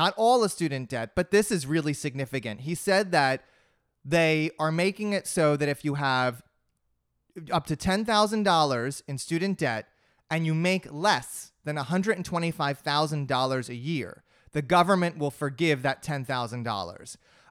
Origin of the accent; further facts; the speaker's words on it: New Jersey, United States; I'm from New Jersey. I have a very, very big place in my heart for malls.